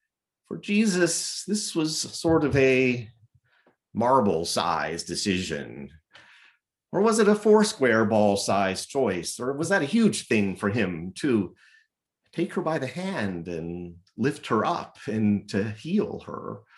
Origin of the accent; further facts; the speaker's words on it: Longmont, Colorado, United States; born there; it's much cooler to say that I was born in Longmont, Colorado, than Kansas City.